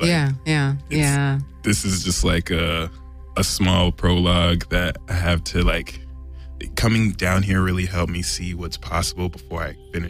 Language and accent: English; New Jersey, United States; I'm from New Jersey.